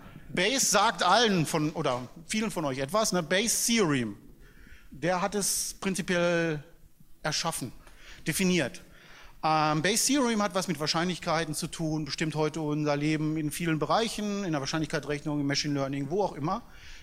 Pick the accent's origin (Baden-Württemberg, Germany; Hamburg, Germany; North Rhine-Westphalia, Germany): North Rhine-Westphalia, Germany; Dortmund; born there; now in Munich, Germany; Also ich bin eigentlich gebürtiger Dortmunder, ich weiß, wovon ich spreche